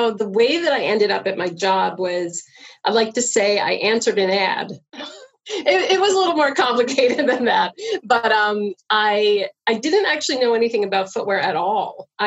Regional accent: United States; I didn't know what to expect. I am from the States.

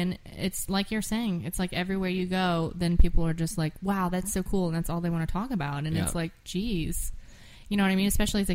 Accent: Nashville, Tennessee, United States; I was born in Nashville, so all my close friends are just people I went to school with when I was 11.

